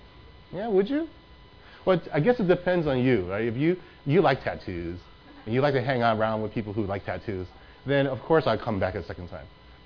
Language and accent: English; United States; I want to prove that I'm an American, right?